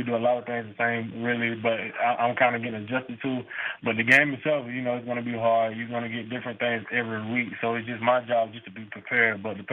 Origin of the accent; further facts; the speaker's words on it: South Carolina, United States; No, I'm not from Houston. I'm from South Carolina.